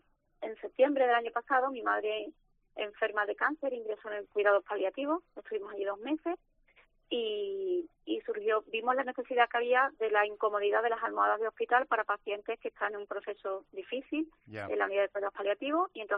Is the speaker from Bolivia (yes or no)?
no; Seville, Andalusia, Spain; somos de Triana, mi madre era de Triana